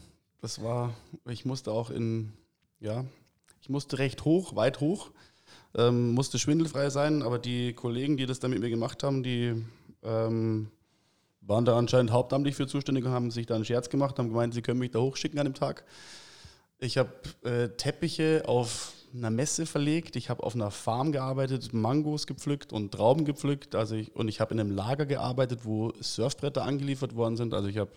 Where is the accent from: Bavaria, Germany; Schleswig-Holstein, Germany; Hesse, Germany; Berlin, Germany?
Bavaria, Germany; Germering; also born or lived in Munich; Ich bin in München geboren, bin zwar Germering-Puchheim dann aufgewachsen, aber jetzt wohne ich in München.